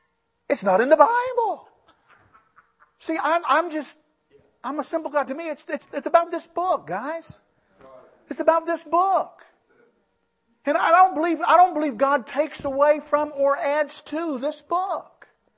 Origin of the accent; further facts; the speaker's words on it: Lynchburg, Virginia, United States; I grew up two or three blocks from Thomas Road Baptist Church.